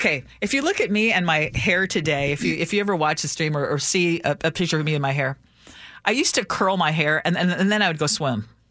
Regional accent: Philippines; But you gotta remember, I grew up in the Philippines. We were surrounded by water.

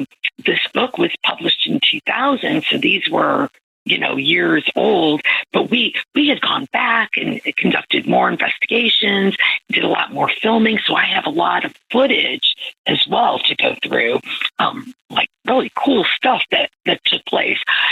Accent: Midwest, United States; Which was weird for me because I'm from the Midwest

